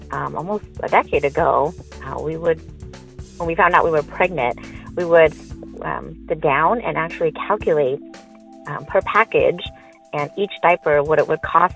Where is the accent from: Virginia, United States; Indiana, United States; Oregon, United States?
Oregon, United States; Portland; I'm from Portland, Oregon.